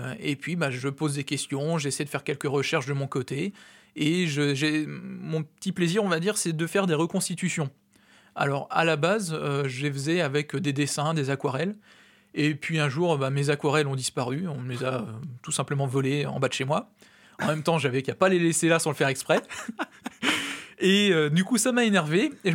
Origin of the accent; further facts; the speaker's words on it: Hauts-de-France, France; also born or lived in Brazil; Je viens du Brésil, je suis né au Brésil, j'ai été adopté et j'ai été à la fois adopté par mes parents, mais aussi par un territoire, la Picardie, l'Oise et le canton Étretat-Saint-Denis